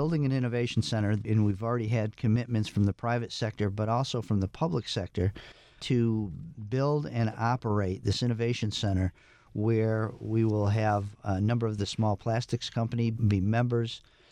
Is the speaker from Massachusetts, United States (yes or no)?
yes; Massachusetts, United States; I grew up in the Berkshires, so I saw it firsthand.